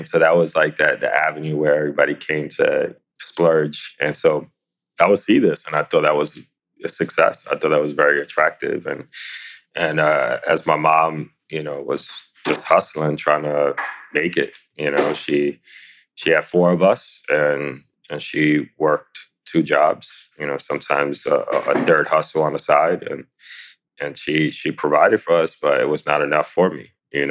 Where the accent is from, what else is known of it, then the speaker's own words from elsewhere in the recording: New York City, New York, United States; I born and raised in the Lower East Side of New York City. And my mom came to this neighborhood in the mid-80s when she was pregnant with me.